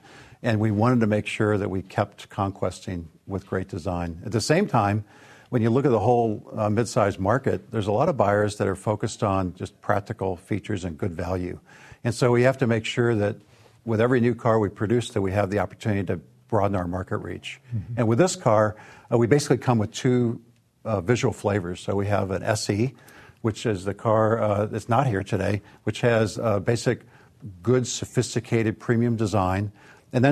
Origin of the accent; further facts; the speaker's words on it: Midwest, United States; I grew up in the Midwest and worked here in the Midwest for Ford.